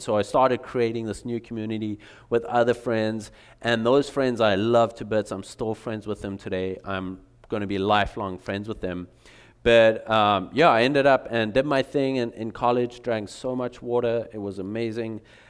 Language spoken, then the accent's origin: English; South Africa; now in United States; I realized, like, we grew up in South Africa watching movies, like American movies and American music. So I was like, I know America. And then I moved here